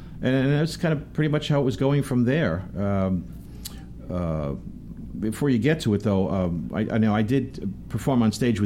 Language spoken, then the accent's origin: English; New Jersey, United States; I came out from Jersey with my, I had an Ibanez Destroyer bass.